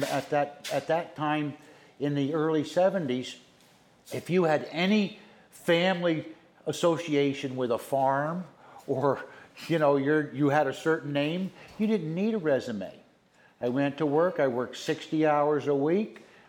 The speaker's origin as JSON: {"language": "English", "town": "Liberty", "region": "New York", "country": "United States", "tie": "born or raised there", "said": "I was born here in Liberty, New York, and I'm 63 years old, and I've been a resident at the Muthick Farm all my life."}